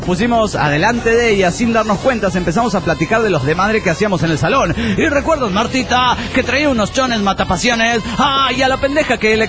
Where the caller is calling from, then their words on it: Potosí, Bolivia; de Potosí, Bolivia.